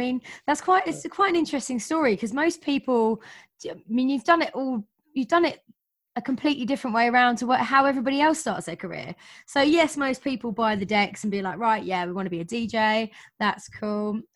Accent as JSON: {"language": "English", "town": "Bedford", "region": "East of England", "country": "United Kingdom", "said": "I'm from Bedford, by the way."}